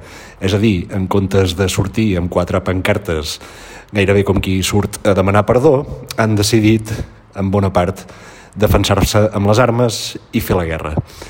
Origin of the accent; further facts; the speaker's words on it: Begur, Catalonia, Spain; una més petita part ens vam fer insubmisos al meu poble Begur. Me'n recordo que érem 7 o 8, i tenint en compte que és un poble ben petit